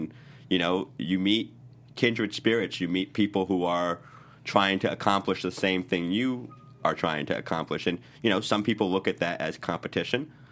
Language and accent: English; Rhode Island, United States; Yeah, I'm from Rhode Island.